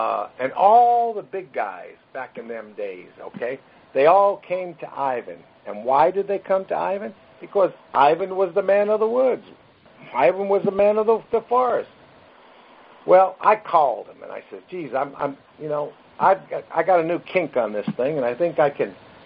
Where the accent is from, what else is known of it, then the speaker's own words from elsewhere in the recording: Brooklyn, New York, United States; I'm a guy from Brooklyn, New York, ladies and gentlemen. The only green and grass and trees I ever knew was in a park when I was playing baseball in Little League.